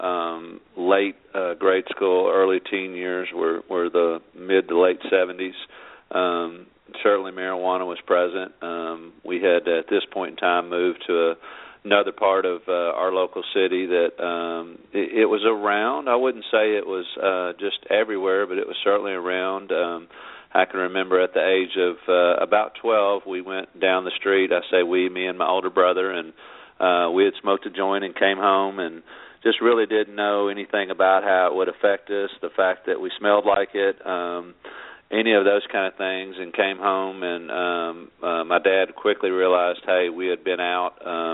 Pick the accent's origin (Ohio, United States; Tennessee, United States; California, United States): Tennessee, United States; Memphis; born there; Sure. I was born here in Memphis, Tennessee.